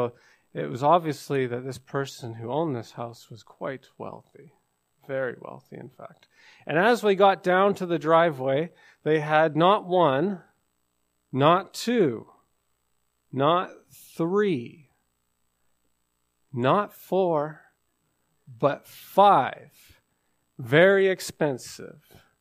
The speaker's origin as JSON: {"language": "English", "region": "British Columbia", "country": "Canada", "said": "I'm not from Newfoundland. I'm from British Columbia, and I've come a long ways and a long journey, which has taken many years, eight, maybe even going on 10. I became a Christian in 2011."}